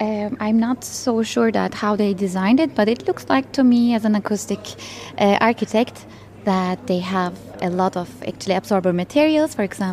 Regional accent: Izmir, İzmir, Turkey; I'm from Izmir, for example, and we have like so many theaters there, like antique theaters, antique places.

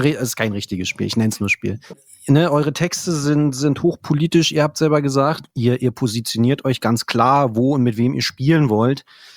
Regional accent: Berlin, Germany; Ich bin Berliner, ich bin nicht Brandenburger.

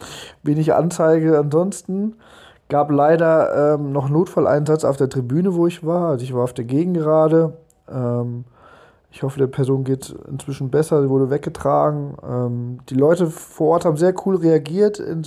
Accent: Germany; Ich meine, ich selber als Deutscher bin natürlich auch da jetzt kein Ausnahmefall gewesen

